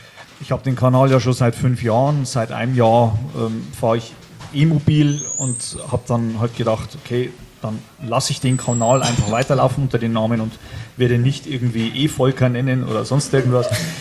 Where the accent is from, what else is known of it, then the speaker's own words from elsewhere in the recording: Bavaria, Germany; Ich komme aus der Oberpfalz.